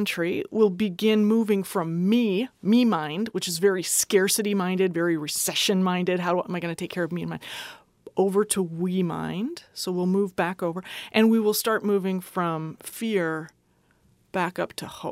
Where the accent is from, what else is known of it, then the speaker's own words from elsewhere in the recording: Midwest, United States; maybe it's because I'm a Midwesterner, but we really have hard seasons in the Midwest.